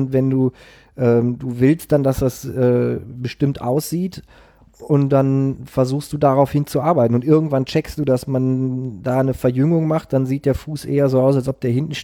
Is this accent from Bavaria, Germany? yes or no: no; Münster, North Rhine-Westphalia, Germany; in Münster-Westfalen geboren. Ja. Geboren und aufgewachsen.